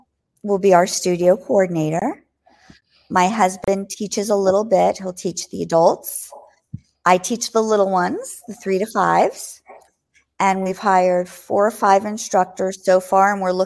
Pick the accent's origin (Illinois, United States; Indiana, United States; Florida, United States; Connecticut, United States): Florida, United States; Parkland; So he found School of Rock, where we used to live in Florida. We're from Parkland, Florida, and we had a school in Boca Raton, Florida.